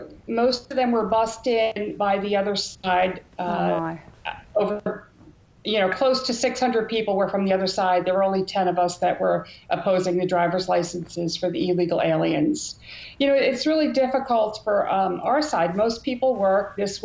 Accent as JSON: {"language": "English", "region": "Massachusetts", "country": "United States", "said": "I'm from Massachusetts."}